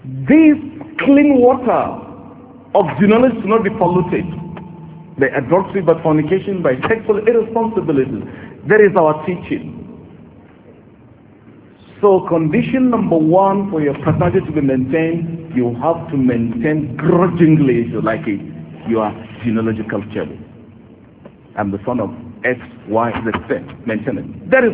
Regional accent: Nigeria; I am Nigerian. And I'm proud of Nigerian language

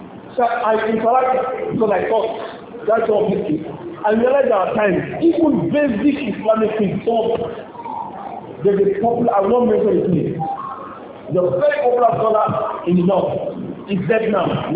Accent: Lagos, Nigeria; That is the moment we grew up in Lagos here.

